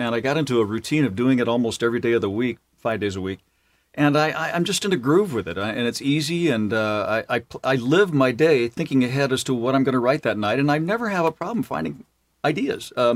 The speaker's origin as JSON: {"language": "English", "region": "Illinois", "country": "United States", "tie": "born or raised there", "said": "So, you know, that farm you mentioned that I grew up on in Illinois?"}